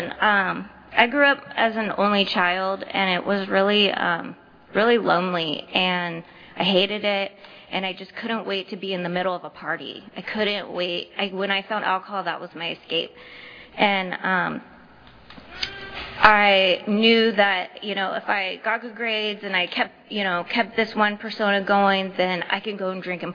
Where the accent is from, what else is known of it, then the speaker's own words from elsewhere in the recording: Visalia, California, United States; I grew up here in Visalia, went to high school here. My family's here